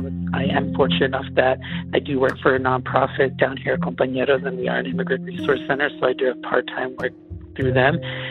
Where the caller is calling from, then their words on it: Durango, Colorado, United States; I'm calling from Durango, Colorado. Out here in the Southwest, we have a huge undocumented community